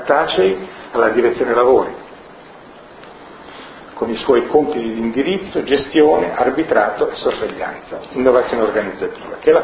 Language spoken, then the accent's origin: Italian; Garessio, Piedmont, Italy; born there; nel mio paese dove sono nato, Garessio